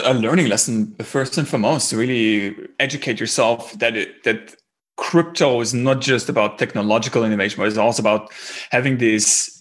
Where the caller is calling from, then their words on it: Berlin, Germany; English is a second language; Yeah, I'm actually calling in from Berlin. So it's about 7 p.m. here.